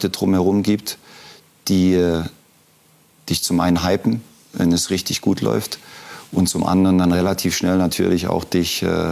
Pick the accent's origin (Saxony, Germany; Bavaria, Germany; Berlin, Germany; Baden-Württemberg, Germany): Saxony, Germany; Leipzig; born there; Ich bin in Leipzig geboren, habe ein sensationelles Elternhaus gehabt